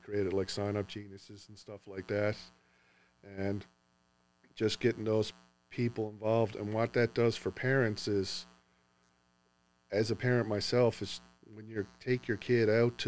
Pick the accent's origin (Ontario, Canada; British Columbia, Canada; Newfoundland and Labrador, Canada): Newfoundland and Labrador, Canada; I'm from Newfoundland, so I went up through the provincial system.